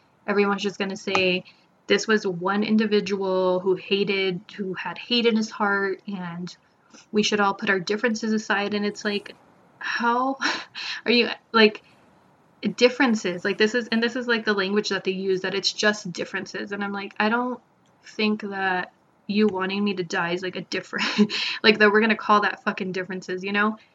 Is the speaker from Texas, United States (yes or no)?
yes; El Paso, Texas, United States; growing up in El Paso, like, there's always been this, like, otherness with people from Juarez.